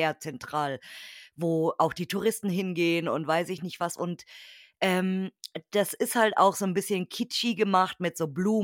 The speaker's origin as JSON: {"language": "German", "town": "Munich", "region": "Bavaria", "country": "Germany", "tie": "born there", "said": "ich als gebürtige Münchnerin"}